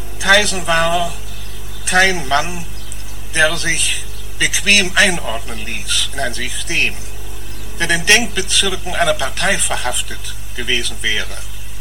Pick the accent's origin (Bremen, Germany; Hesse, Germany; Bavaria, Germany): Bremen, Germany; wenn wir uns als Bremer fragen